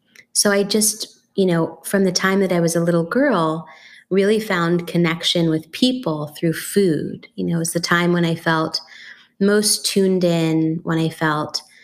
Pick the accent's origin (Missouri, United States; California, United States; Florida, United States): California, United States; San Francisco; I moved actually back to the Bay Area, which is my hometown, my home area, back to San Francisco, my hometown